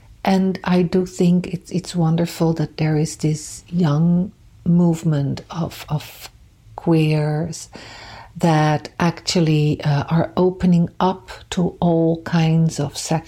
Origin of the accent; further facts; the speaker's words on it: Rotterdam, South Holland, Netherlands; now in Montreal, California, United States; I immigrated to Montreal from the Netherlands in 2005. And before that, I lived in Rotterdam, which is a kind of a scarred city.